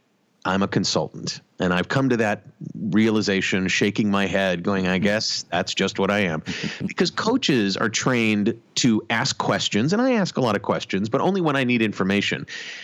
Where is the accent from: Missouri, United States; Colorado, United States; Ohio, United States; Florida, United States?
Ohio, United States; Cleveland; So I grew up in Cleveland, Ohio, and I fell in love with radio when I was like in single digits in terms of age.